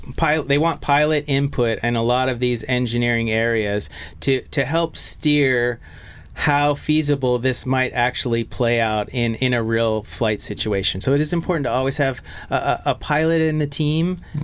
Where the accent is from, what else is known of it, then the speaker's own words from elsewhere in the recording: Kenosha, Wisconsin, United States; also born or lived in North Chicago, Illinois; I was born in Kenosha, Wisconsin, raised here, and then moved across the state line, went to high school in North Chicago, Illinois, came here as a kid with my dad.